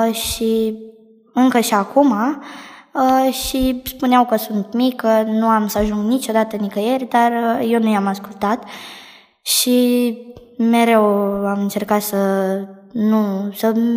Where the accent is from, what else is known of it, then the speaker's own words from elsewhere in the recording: Bucharest, Romania; am 12 ani și sunt din București.